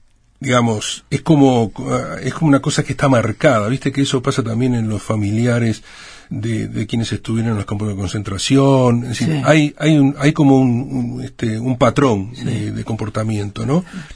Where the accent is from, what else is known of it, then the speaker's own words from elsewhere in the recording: Uruguay; yo vengo de Uruguay, o sea que tampoco...